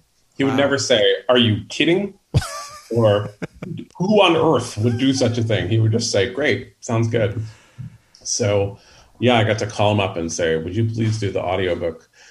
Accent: San Francisco, California, United States; Yeah, I'm from San Francisco.

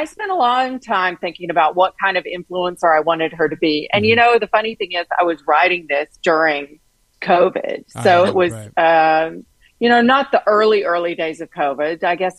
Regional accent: Tennessee, United States; Well, I can definitely turn the accent up. Yep. I grew up in Tennessee, so.

